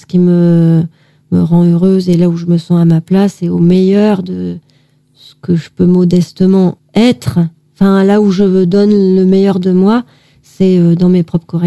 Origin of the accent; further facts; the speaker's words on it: Évreux, Normandy, France; je suis revenue à Évreux, qui est ma ville natale, en fait.